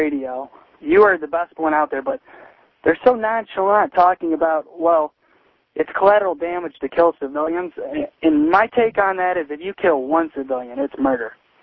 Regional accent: United States; Yes, I just wanted to say I'm an American terrified of my own government.

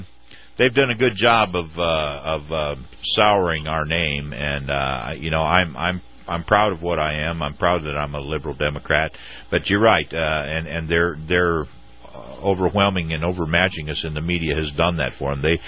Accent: Ohio, United States; I'm from Northwest Ohio.

